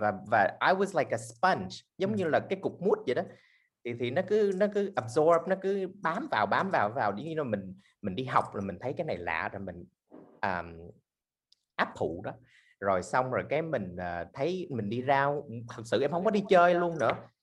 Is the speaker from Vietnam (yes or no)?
no; Olympia, Washington, United States; now in Orange County, United States; Em lớn lên ở Olympia, Washington. And tới học xong high school là em đi học fashion đại học ở California, ở Los Angeles. Và bây giờ là em đang sống ở Orange County.